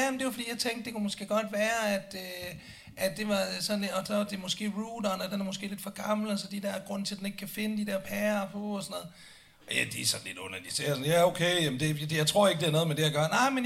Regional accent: Copenhagen, Capital Region of Denmark, Denmark; Nå, jeg er københavner.

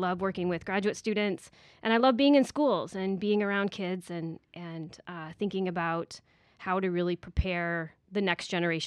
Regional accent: Iowa, United States; Well, I was born and raised in Iowa in a very small town. Go Hawkeyes.

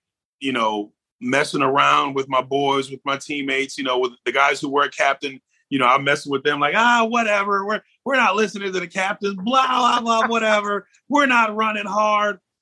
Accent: New York, United States; I'm a New Yorker, so I'm a Giants fan.

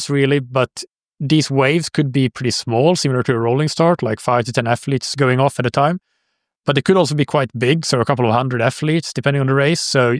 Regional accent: Finland; English is a second language; I'm from Finland, and this race was in cold water in Finland.

